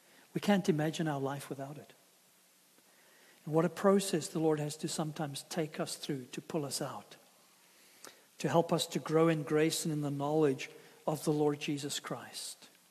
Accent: South Africa; when I grew up in South Africa, one of the things that we like to do as kids, go along the ocean in the rock pools

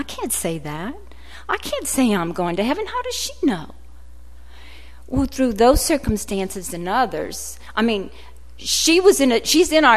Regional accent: Morgan City, Louisiana, United States; I was born and raised in Morgan City, Louisiana. That's where I'm from.

